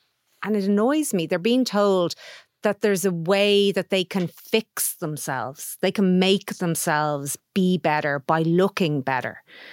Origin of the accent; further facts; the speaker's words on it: Finglas, Leinster, Ireland; I'm from Finglas.